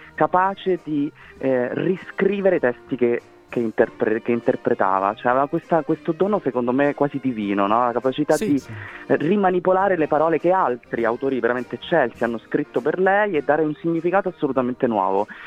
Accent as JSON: {"language": "Italian", "region": "Calabria", "country": "Italy", "said": "io, sapete, sono calabrese, quindi sono cresciuto in qualche modo nel nome"}